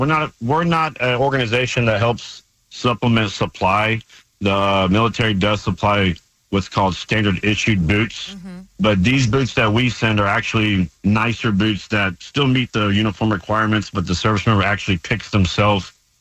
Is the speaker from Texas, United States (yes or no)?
yes; Texas, United States; it started off as boots for troops because I was from Texas and I wanted to put a Texas twist on these care packages.